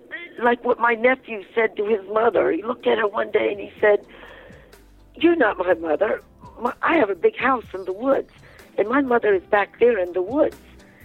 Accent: Fredericksburg, Virginia, United States; I was born and raised in Fredericksburg, Virginia.

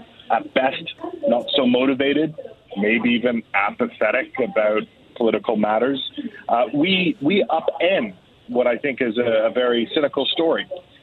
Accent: Canada; accent: Canadian; you keep pointing out my Canadian accent.

